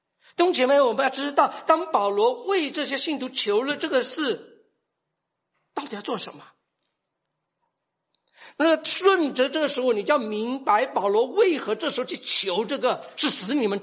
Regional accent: Fujian, China; 我讲的普通话不怎么样啊？你可能会知道我是福建人，或者福建里面山比较山区里面的人。

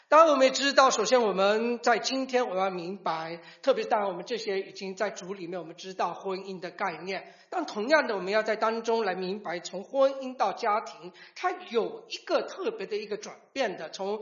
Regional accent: China; 一般我们中国人在家里面夫妻双方比较少去表扬的，对吧？

